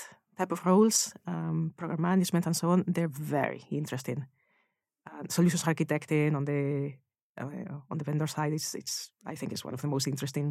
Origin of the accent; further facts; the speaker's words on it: Madrid, Community of Madrid, Spain; I grew up in Madrid, so Madrid in the summer, if you've been there, it's like 40 degrees upwards.